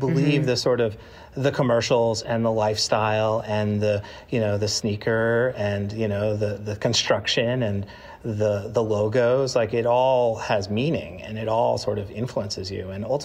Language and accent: English; Long Island, New York, United States; I grew up on Long Island in the 90s and I was a little preppy and a little hip hop.